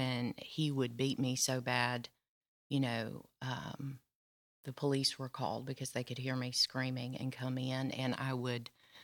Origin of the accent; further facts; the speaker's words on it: Ashland City, Tennessee, United States; So I grew up out in Ashland City, a small town out of Nashville